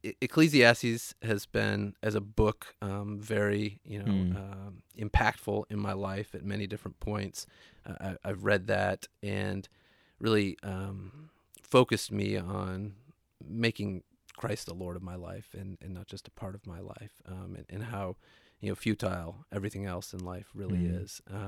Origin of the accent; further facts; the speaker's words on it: Ohio, United States; moved away as an adult; also born or lived in Minnesota; now in Boston, United States; I grew up in the Midwest, mostly Ohio and Minnesota. Moved to Boston in 2003 for law school.